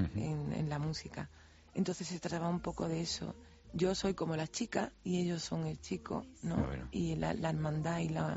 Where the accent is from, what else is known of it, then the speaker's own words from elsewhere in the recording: Andalusia, Spain; yo soy de Andalucía, como tú te puedes dar cuenta.